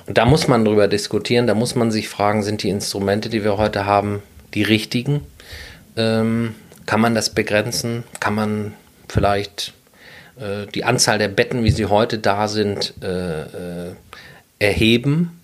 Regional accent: Schleswig-Holstein, Germany; also born or lived in Bavaria; Ja, ich bin in der Tat auf der Insel geboren, in der Nordseeklinik, nicht zu verwechseln mit der Schwarzwaldklinik. Und bin der Erste bei uns aus der Familie, wie ich ja erwähnte. Meine Familie ist ja hierher geflohen sozusagen.

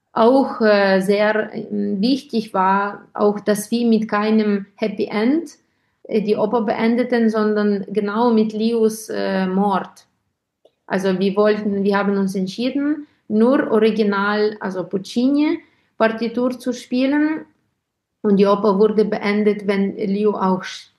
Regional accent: Ukraine; German is a second language; ob ich jetzt also gut bin oder schlecht bin für mein Heimatland.

